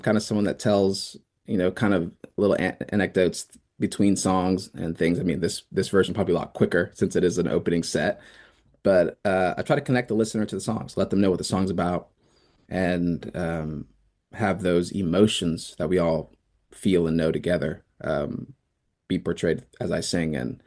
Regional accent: Liberia; born there; So I didn't grow up, but I was born in Liberia, West Africa. I spent some time there.

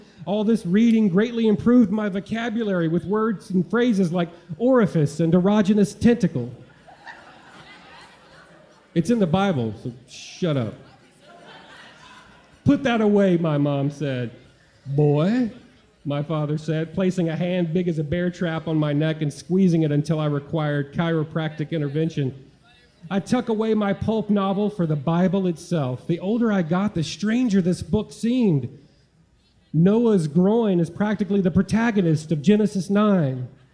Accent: Mississippi, United States; I grew up way out in the Mississippi woods, but twice on Sundays and once on Wednesdays, we drove to the Church of Christ.

